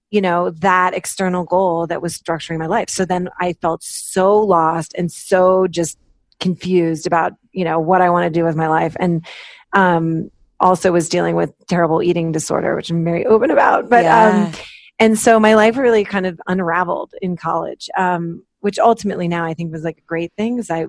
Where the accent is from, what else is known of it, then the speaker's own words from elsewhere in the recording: East Coast, United States; also born or lived in Washington, D.C.; I grew up on the East Coast, like all over the East Coast. I've lived basically everywhere north of from Washington, D.C., where I was born, like up to New Hampshire.